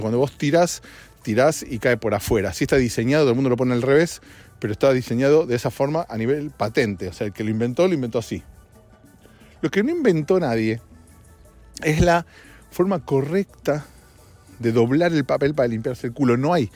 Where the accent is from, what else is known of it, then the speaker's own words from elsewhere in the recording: Argentina; moved away; Cuando yo me mudé de Argentina acá hace 8 años, venían de 4 de que no había llovido un día.